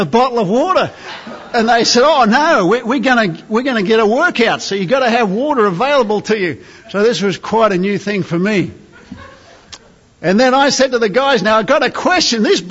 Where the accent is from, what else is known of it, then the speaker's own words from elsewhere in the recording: Australia; that's as a dumb foreigner, as an Aussie from down under, just kind of what we're finding and enjoying, and we're loving our time here.